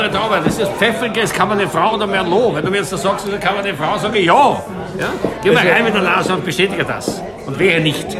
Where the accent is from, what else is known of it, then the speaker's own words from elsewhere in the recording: Italy; Presidio, das scheint mir nicht logisch als Italiener.